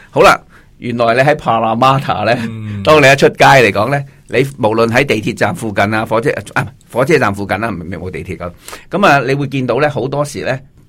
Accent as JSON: {"language": "Cantonese", "country": "China", "lives_now": "Australia", "said": "呢啲都系我哋中国人喜欢落脚嘅"}